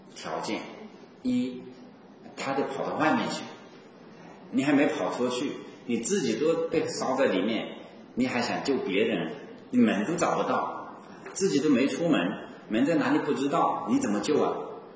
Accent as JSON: {"language": "Chinese", "country": "China", "said": "很多人，我们中国人都不喜欢讲死的，活就活着，你讲死都不敢讲。"}